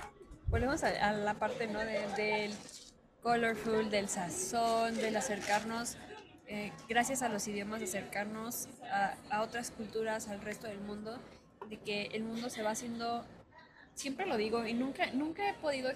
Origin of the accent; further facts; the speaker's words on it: Oaxaca, Mexico; Nací en una comunidad rural del estado de Oaxaca. Desde que nací, soy bilingüe. Mis padres toda su vida han hablado su lengua materna, el mixteco y el mazateco, y también el español. Por tal motivo, crecí dentro de este ambiente.